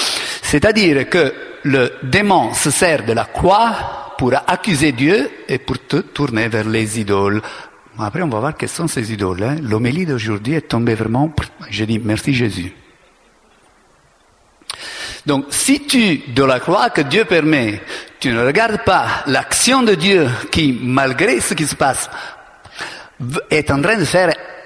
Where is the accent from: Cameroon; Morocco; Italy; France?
Italy; French is a second language; Moi, je suis italien